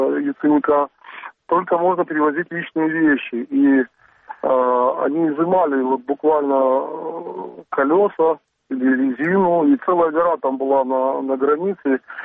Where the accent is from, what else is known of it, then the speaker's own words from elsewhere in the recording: Yevpatoria, Crimea, Ukraine; я из Евпатории.